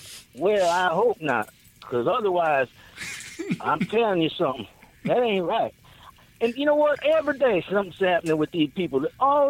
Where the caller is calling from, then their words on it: Alabama, United States; I'm calling from Alabama.